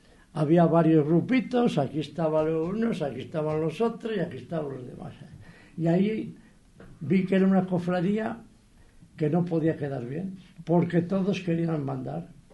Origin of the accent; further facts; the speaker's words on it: Zamora, Castile and León, Spain; born there; also born or lived in Salamanca; yo de origen nací en Zamora, ¿eh? Entonces mi padre, por circunstancias que no vienen al caso, montó una tienda en Zamora y no le fue bien y se vino a Salamanca.